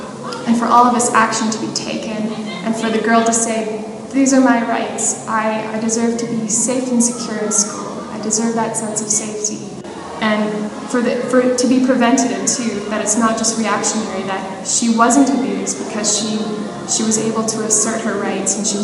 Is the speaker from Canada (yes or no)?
yes; Langley, British Columbia, Canada; I'm from Langley, British Columbia, Canada